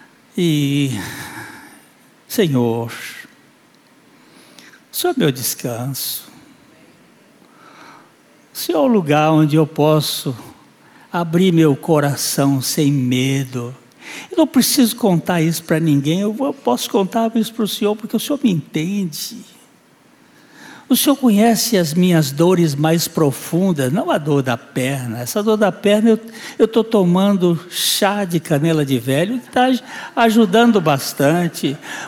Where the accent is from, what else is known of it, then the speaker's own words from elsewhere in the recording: Rio de Janeiro, Brazil; Quando eu era jovem lá no Copacabana, lá no posto 6 de Copacabana